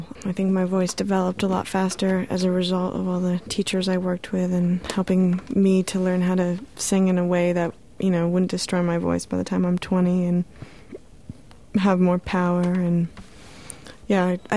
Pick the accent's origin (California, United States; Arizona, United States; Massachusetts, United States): Massachusetts, United States; yes, I am from Happy Valley. It's true.